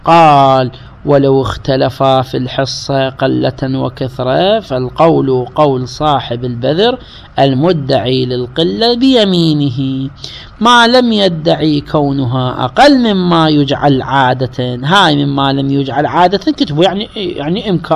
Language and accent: Arabic; Iraq; واحنا هذا الكلام لعله عندنا بالعراق